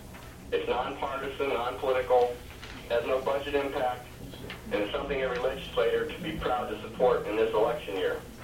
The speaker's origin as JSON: {"language": "English", "town": "Fairbanks", "region": "Alaska", "country": "United States", "said": "I'm from Fairbanks, Alaska. I'm an attorney."}